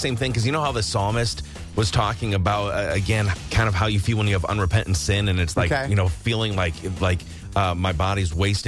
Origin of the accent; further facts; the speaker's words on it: Wisconsin, United States; So, yeah, we're from the Midwest and from Wisconsin.